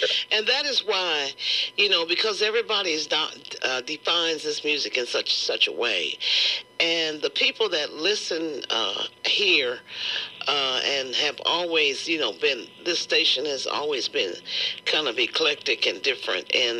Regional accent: Kansas City, Missouri, United States; I'm from the Kansas City area, and that boogie woogie, that you had that boogie woogie going, I was like flashing back to the old

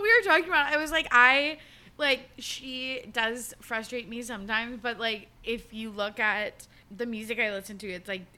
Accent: Canada; especially as a Canadian girly

